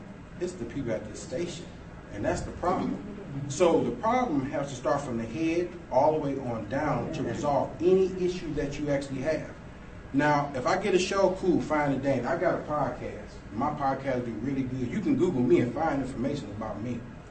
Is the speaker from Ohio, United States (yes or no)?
yes; Cleveland, Ohio, United States; now in Houston, United States; I'm from Cleveland, Ohio, and I just recently moved to Houston.